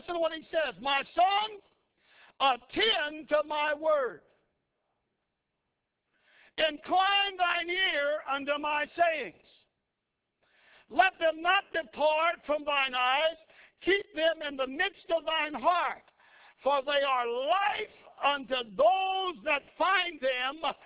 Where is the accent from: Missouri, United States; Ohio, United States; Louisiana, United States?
Missouri, United States; But I've not seen any of it, and I'm from Missouri, and I want to see it.